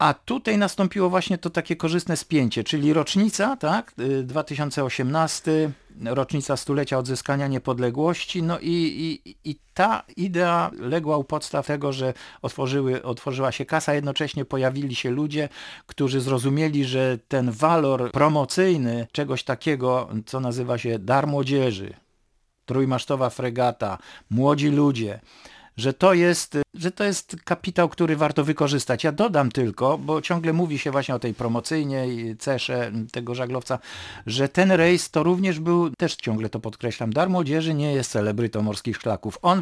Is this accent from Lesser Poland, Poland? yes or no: no; Sopot, Pomeranian Voivodeship, Poland; born there; Warto dodać, że urodziłem się w Sopocie, mieszkam do dzisiaj w odległości 25 metrów od linii brzegu, czyli od naszego Bałtyku